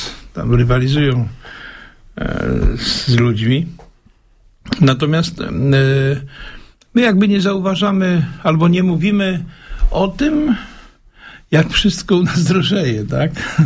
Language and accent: Polish; Zielona Góra, Lubusz Voivodeship, Poland; born there; Mówi pan o terenach mojej młodości, ja tam się urodziłem na Towarowej.